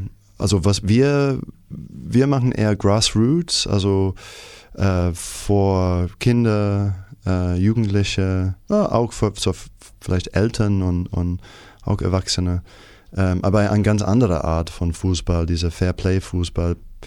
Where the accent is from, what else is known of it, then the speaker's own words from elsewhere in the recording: New Zealand; also ich komme aus Neuseeland und Neuseeland war auch ein Teil von dieser Great Britain.